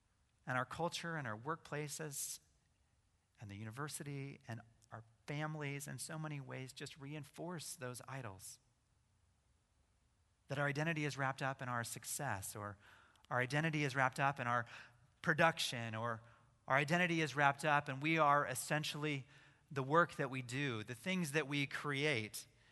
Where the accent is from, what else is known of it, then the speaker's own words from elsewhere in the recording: Idaho, United States; Now I'm from Idaho, and I've heard a few fish stories.